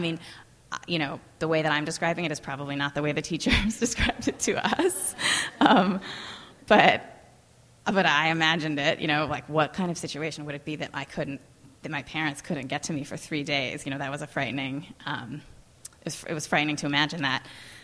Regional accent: California, United States; So I think growing up in California was just kind of a major important key to writing this particular novel for me, even though now I live in New York, so I've been away for a while.

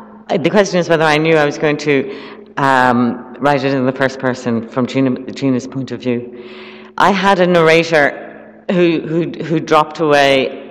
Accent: Ireland; people ask me about being an Irish writer all the time, and I don't talk enough about the language

